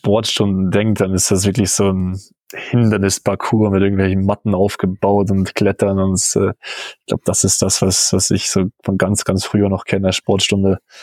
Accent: Bavaria, Germany; Als Bayer komme ich da nicht drum rum.

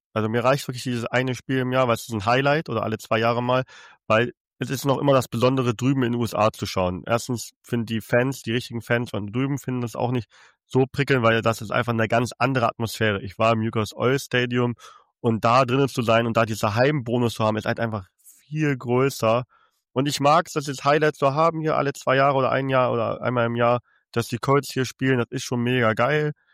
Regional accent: Hamburg, Germany; ich komme aus Hamburg

